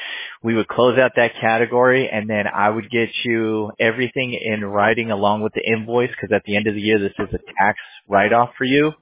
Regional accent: California, United States; my bad. I'm from California.

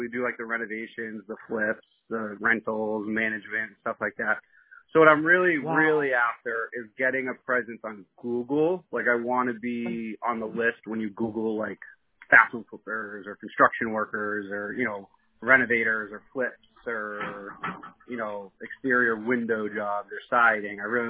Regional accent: Easton, Massachusetts, United States; also born or lived in New Hampshire; we built homes in New Hampshire for like 6 years and then we moved back to Massachusetts. We're from Easton.

